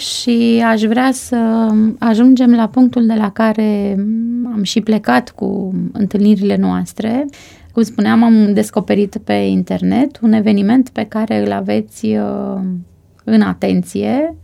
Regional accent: Romania; Da, mă gândesc că dacă am conștientizat ca români, acești 3,5 ar putea să meargă.

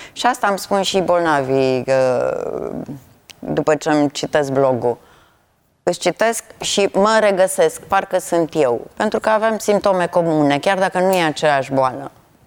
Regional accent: Făgăraș, Brașov County, Romania; now in Mediaș, Romania; locuiesc la Mediaș, deloc sunt de lângă Făgăraș, dar locuiesc la Mediaș.

